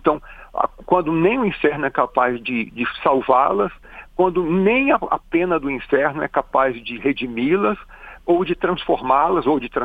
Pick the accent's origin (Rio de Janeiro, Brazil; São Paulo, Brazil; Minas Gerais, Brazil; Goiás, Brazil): Minas Gerais, Brazil; Nasceu porque eu presenciei, quando novo, porque eu sou mineiro, procissões de Semana Santa em que as BUs cantavam.